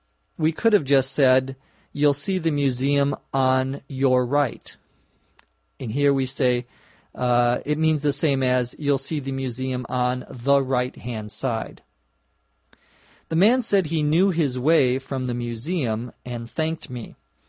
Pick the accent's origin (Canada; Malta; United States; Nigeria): United States; Los Angeles, California; from Los Angeles, California.